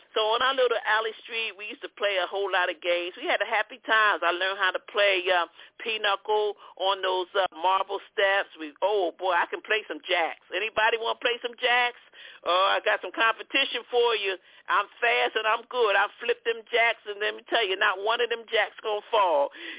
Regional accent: Philadelphia, Pennsylvania, United States; I was born in South Philadelphia, and then I was born there, conceived there, born there. Amen. My mother moved around a little bit, and then we lived the majority of our lives right there in North Philadelphia

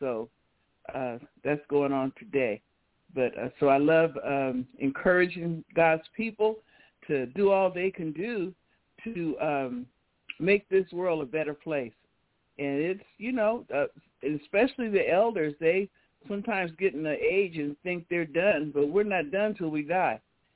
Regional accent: Sacramento, California, United States; And my upbringing and growing up in Del Paso Heights, I saw a lot of violence, and it really hasn't changed.

